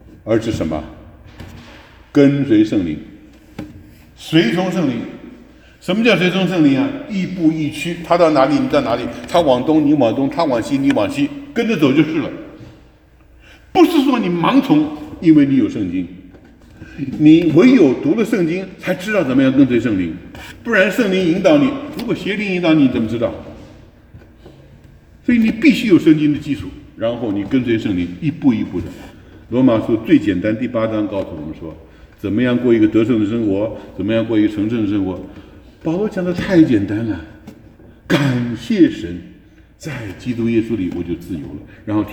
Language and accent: Chinese; China; 那个跟我们中国人持守中国的文化也没有两样